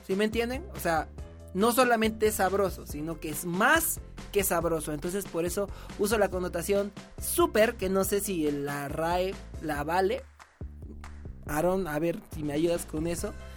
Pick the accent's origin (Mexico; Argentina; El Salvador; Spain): Mexico; yo tengo una manera muy peculiar de hablar, no hablo como un mexicano normal, tal vez